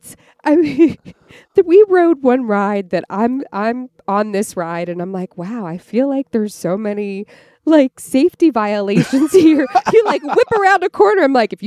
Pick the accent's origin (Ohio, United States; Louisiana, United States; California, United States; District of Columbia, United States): Ohio, United States; Columbus; Yeah, and I grew up in Columbus, Ohio, you know, with Jack Hanna.